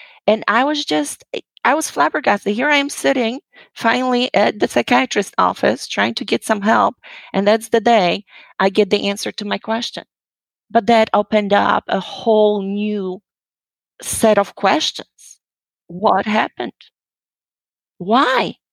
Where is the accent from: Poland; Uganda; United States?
Poland; I'm originally from Poland.